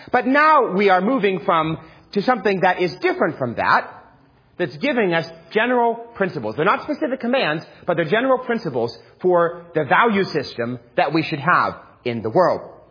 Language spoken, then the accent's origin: English; New York City, New York, United States; So I grew up in New York City.